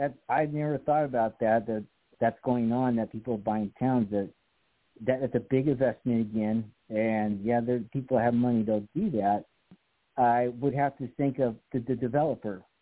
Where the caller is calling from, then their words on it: California, United States; I'm in the chat room, and I'm calling from Southern California.